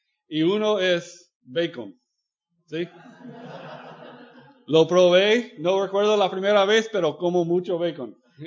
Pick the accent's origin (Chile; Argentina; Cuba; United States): United States; Albany, Georgia; Spanish is a second language; now in Palma, Spain; El estado de Georgia y es una ciudad, se llama Albany, y es muy pequeño en comparación